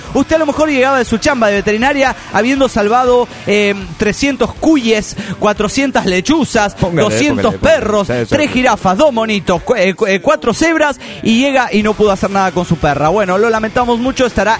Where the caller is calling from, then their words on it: Guadalajara, Jalisco, Mexico; de Guadalajara, Jalisco, México.